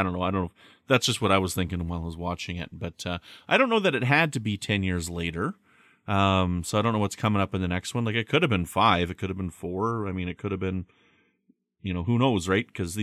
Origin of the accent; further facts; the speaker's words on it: Canada; I'm from Canada.